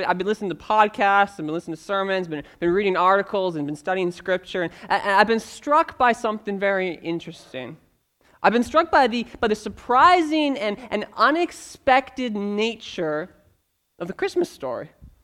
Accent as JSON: {"language": "English", "town": "Edmonton", "region": "Alberta", "country": "Canada", "tie": "born or raised there", "also_born_or_lived": "British Columbia", "said": "I am from out west. As a matter of fact, I'm from Edmonton. I was born and raised in the area, born in B.C., moved to Edmonton when I was a child and raised in the area there. And so I am relatively new to the Maritimes"}